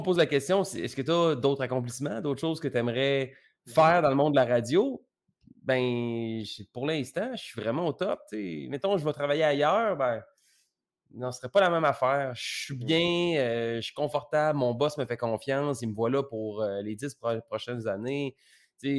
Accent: Quebec City, Quebec, Canada; je viens de Québec

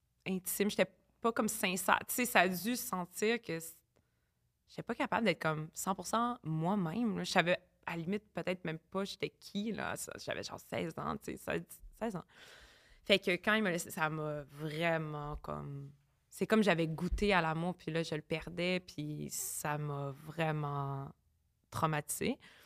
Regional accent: Gatineau, Quebec, Canada; Non, mais Gatineau, moi, je viens du hood de Gatineau.

